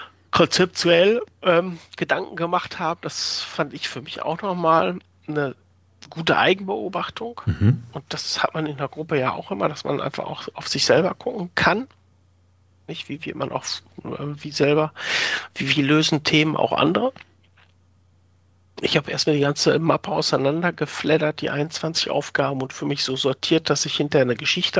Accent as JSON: {"language": "German", "region": "North Rhine-Westphalia", "country": "Germany", "said": "Quasi auch so sehr viel Kultur, obwohl haben wir bei uns im Pott auch."}